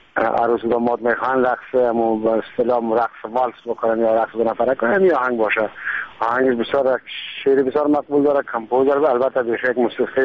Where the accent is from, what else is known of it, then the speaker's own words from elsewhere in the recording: Afghanistan; اگر چه به افغانستان با سپانسر ضرورت ندارم وطن خودم است